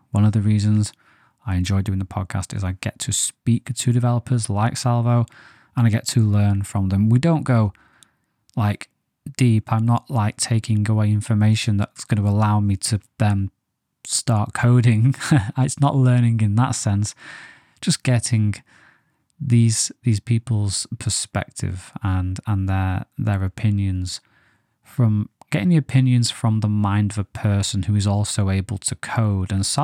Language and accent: English; England, United Kingdom; now as an English person, I want to say De Angelis, right?